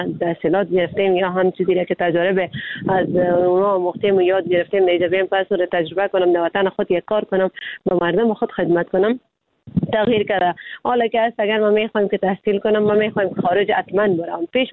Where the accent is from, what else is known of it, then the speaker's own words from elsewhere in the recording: Afghanistan; خود ما افغان هستیم